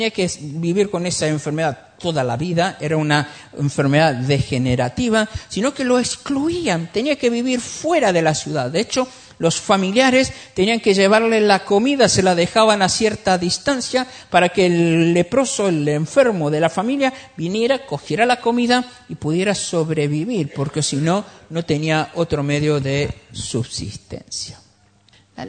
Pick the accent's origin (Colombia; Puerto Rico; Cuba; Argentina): Argentina; Es que soy argentino, no pasa nada.